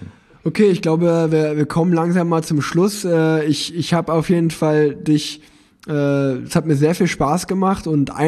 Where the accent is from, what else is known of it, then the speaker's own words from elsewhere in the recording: Unna, North Rhine-Westphalia, Germany; born there; Ich komme ja gebürtig aus Unna, das grenzt so an. Das Ruhrgebiet, Sauerland.